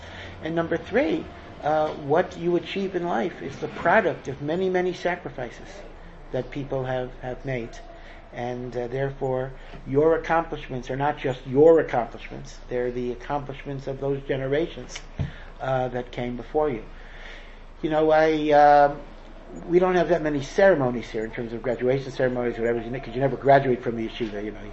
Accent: Hartford, Connecticut, United States; You know, I came from Hartford, Connecticut, and I went to Neri Yisrael.

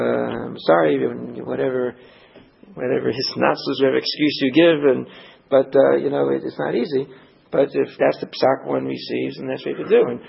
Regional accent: Midwest, United States; I'm from the Midwest, you know.

